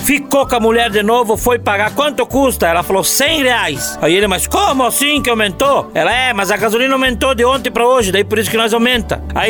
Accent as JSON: {"language": "Portuguese", "town": "Bagé", "region": "Rio Grande do Sul", "country": "Brazil", "said": "Eu sou de Bagé. Rio Grande do Sul."}